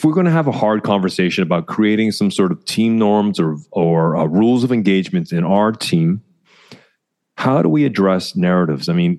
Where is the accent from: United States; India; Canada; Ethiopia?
Canada; as a Canadian working with Dutch